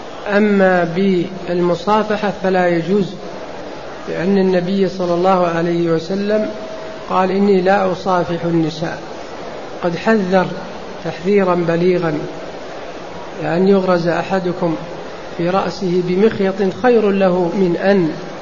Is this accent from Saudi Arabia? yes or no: yes; Saudi Arabia; نعم، هذا بالنسبة عندنا في السعودية